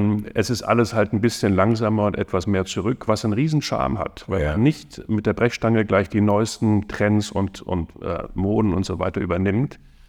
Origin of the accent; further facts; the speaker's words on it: Germany; now in Vienna, Austria; und ich bin ja Deutscher, der seit 97 jetzt in Wien lebt